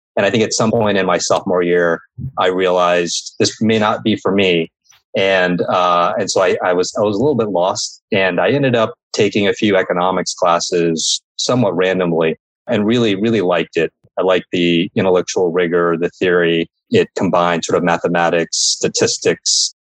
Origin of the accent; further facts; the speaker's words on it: Texas, United States; So I grew up in Texas and my parents were both physicians.